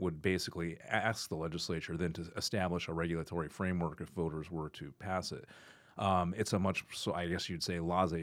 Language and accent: English; Colorado, United States; I'm from Colorado originally, right?